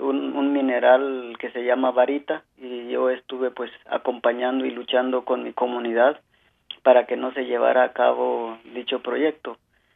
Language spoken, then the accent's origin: Spanish; Guatemala; moved away; eso fue uno de los motivos del por qué me tuve que salir de Guatemala